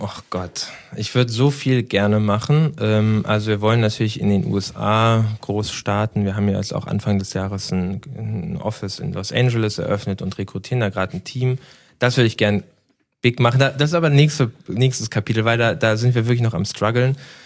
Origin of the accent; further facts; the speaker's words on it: Schleswig-Holstein, Germany; Ich bin ja eigentlich Schleswig-Holsteiner